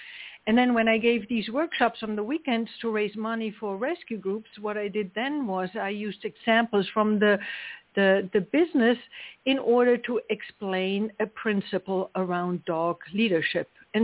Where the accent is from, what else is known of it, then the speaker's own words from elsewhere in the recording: East Germany, Germany; English is a second language; moved away as an adult; now in United States; So as you can hear, my accent is not from South Georgia. I'm actually from Germany. I grew up in East Germany, but I have been living here in the U.S. now for the last 28 years.